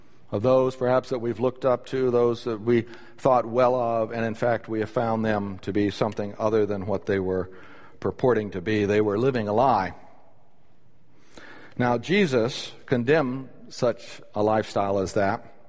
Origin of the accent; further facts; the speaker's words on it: United States; Made me feel proud as an American.